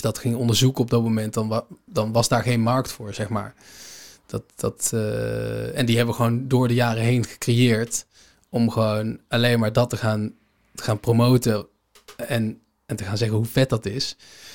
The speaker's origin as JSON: {"language": "Dutch", "country": "Netherlands", "said": "Ik bedoel, het is als Nederlander in zo'n internationale wereld."}